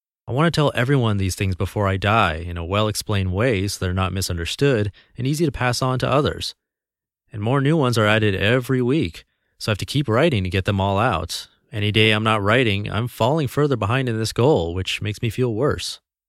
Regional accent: California, United States; now in Singapore; I was born in California and grew up with what I felt was a normal upbringing with normal values.

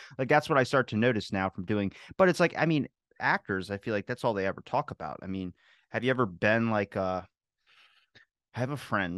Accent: United States; He's from England and I'm from America.

